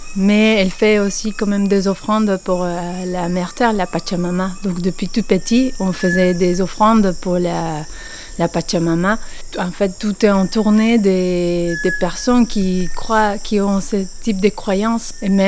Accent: La Paz, Bolivia; born there; French is a second language; je suis bolivienne, artiste et architecte. Je suis née à La Paz, une ville au plein cœur de la cordillère des Andes, à 4000 mètres d'altitude.

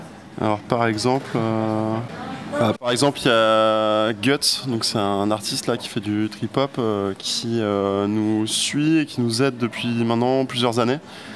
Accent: Brest, Brittany, France; born there; je suis né à Brest, je vis à Brest. J'ai 35 ans

